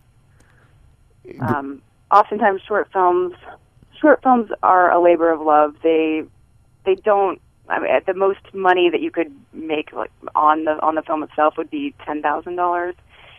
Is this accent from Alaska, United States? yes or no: no; Sioux Falls, South Dakota, United States; In Sioux Falls, yeah.